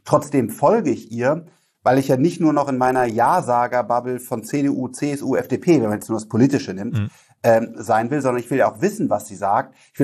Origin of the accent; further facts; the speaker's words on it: Rhineland, Germany; Ich bin Rheinländer, alles gut.